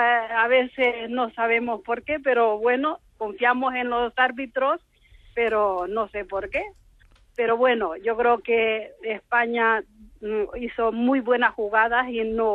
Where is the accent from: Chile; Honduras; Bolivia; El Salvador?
Honduras; Catrachos somos todos los hondureños.